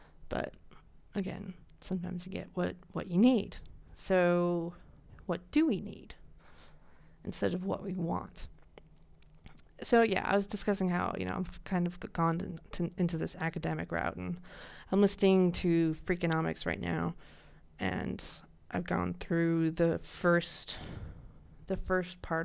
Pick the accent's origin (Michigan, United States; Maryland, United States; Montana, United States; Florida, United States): Montana, United States; about my school, where I'm from, in where my hometown in Montana is